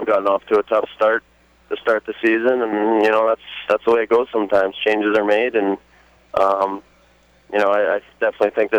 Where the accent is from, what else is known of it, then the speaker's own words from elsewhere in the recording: Meadow Lake, Saskatchewan, Canada; I grew up in Saskatchewan, in Meadow Lake, Saskatchewan, and my parents ended up moving to Calgary a couple of years ago.